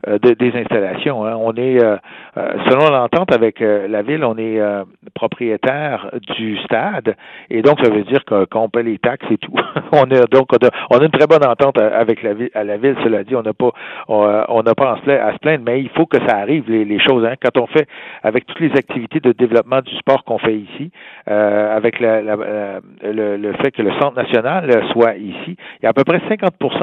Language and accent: French; Granby, Quebec, Canada; je l'ai regardé de chez moi à Granby